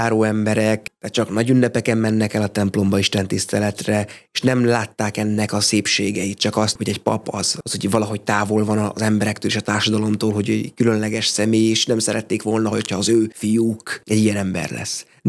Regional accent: Tiszabecs, Szabolcs-Szatmár-Bereg, Hungary; also born or lived in Fehérgyarmat; Szabolcs-Szatmár-Bereg megyei kis városka, körülbelül akkora, mint Jánoshalmát, tehát ilyen 10 000 fős, ott születtem, de Tiszabecsen nőttem föl, ez egy nagyon pici falu, 1100 lakosú, ott lép be a Tisza Magyarországra

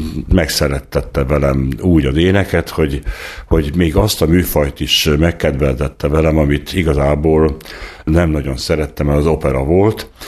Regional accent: Pákozd, Fejér, Hungary; also born or lived in Szabadegyháza; A Fejér megyei Pákozd községben töltöttem a gyermekkoromat. Édesapám református lelkész volt, édesanyám pedig pedagógus

